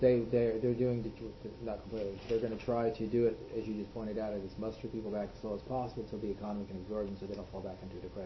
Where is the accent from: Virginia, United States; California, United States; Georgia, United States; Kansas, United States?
California, United States; San Lorenzo; I was born and raised in one in California. San Lorenzo.